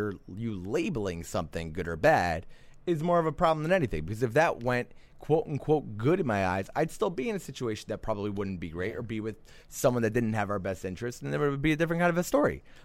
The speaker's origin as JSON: {"language": "English", "region": "Appalachia", "country": "United States", "tie": "born or raised there", "said": "I grew up in Appalachia in the 80s, and it was not the most open-minded place"}